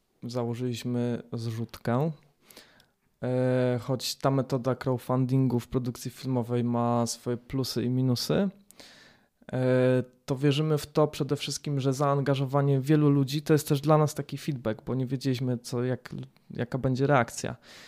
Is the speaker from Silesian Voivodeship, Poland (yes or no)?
yes; Katowice, Silesian Voivodeship, Poland; myślę, że premiera będzie w Katowicach, dlatego że my jesteśmy stąd.